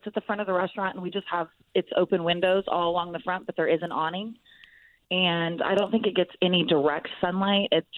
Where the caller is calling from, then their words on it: Norman, Oklahoma, United States; I am calling from Norman, Oklahoma.